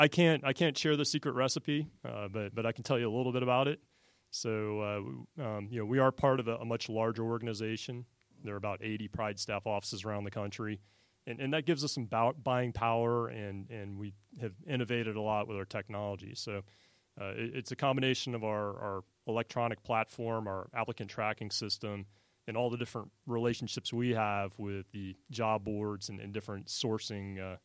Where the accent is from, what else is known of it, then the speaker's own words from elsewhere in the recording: Atlanta, Georgia, United States; I grew up here in Atlanta, went to Emory for my MBA